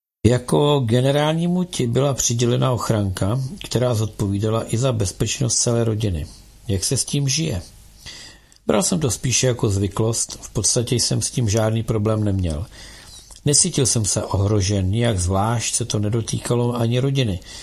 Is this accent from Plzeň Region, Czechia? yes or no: no; Zlín, Zlín Region, Czechia; now in Prague, Czechia; Když jsem přišel ze Zlína do Prahy s rodinou, obývali jsme normální nájemní byt